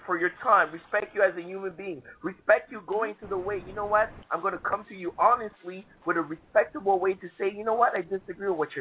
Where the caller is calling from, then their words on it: New York, United States; I'm calling all the way from New York.